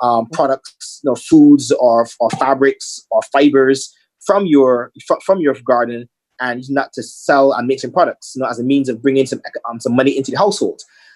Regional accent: Dominica; I have family there. So growing up in Dominica, you know, you're kind of inundated in nature and stuff.

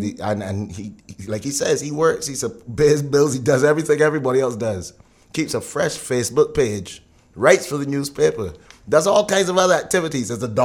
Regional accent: England, United Kingdom; Well, as an Englishman, you got to ask me

